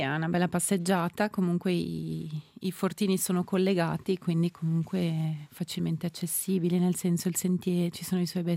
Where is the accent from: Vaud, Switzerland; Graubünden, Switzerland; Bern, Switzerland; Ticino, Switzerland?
Ticino, Switzerland; Giubiasco; nel senso sono di Giubiasco